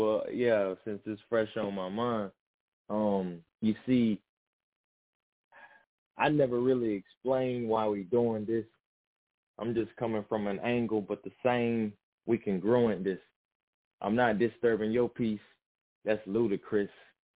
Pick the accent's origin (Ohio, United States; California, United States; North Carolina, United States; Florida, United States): North Carolina, United States; Grifton; also born or lived in Kinston; And then I mentioned I'm from Kinston and was raised in Grifton. I'm North Carolina bred, and I should wear it more.